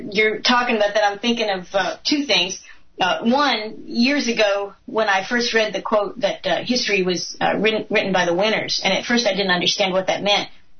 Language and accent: English; the South, United States; Now, I grew up in the South, so I had some sense that maybe 100% of the truth wasn't, you know, wasn't out there